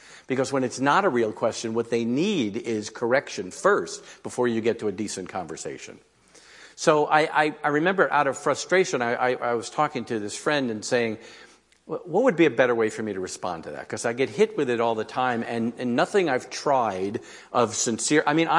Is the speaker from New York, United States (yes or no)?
yes; New York, United States; I always have to remind people I'm originally from New York and I'm Jewish.